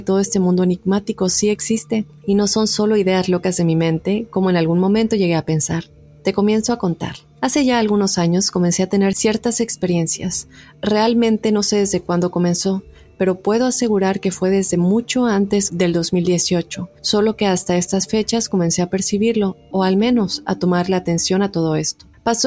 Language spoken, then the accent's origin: Spanish; Salina Cruz, Oaxaca, Mexico; Yo soy también de Oaxaca, del puerto de Salina Cruz, donde tienes tu casa para cuando gustes.